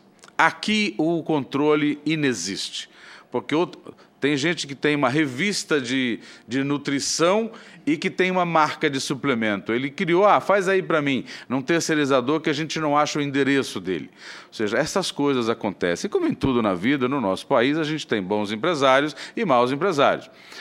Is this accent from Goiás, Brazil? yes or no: yes; Goiás, Brazil; ser entregue no interior de Goiás, ali na minha terra